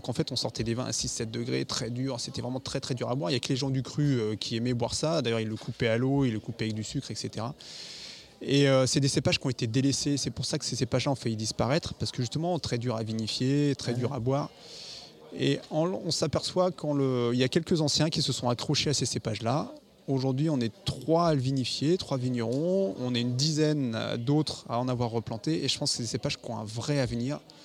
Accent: Normandy, France; je viens de Normandie. On était quand même très proche. L'Angleterre est quand même juste en face.

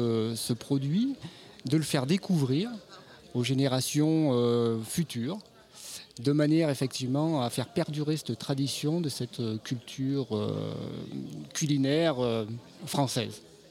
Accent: Auvergne-Rhône-Alpes, France; je suis d'origine ardéchoise et j'ai été élevé à la Caillette ardéchoise.

